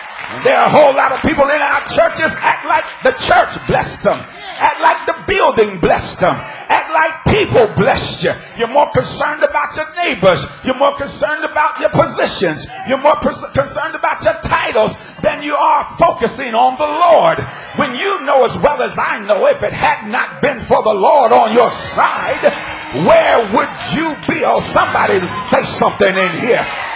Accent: New Jersey, United States; now in Bergen County, United States; But I come from Cumberland County. And if you know anything about Cumberland County is nothing down there. It's one of the poorest counties in the state of New Jersey.

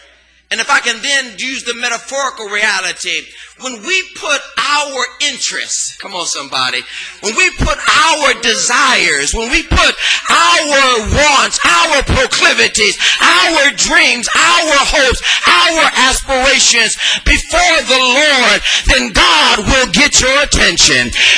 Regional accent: Los Angeles, California, United States; You can dress me up and put a Stanford degree on me and put a Princeton degree, but I'm from South Central Los Angeles.

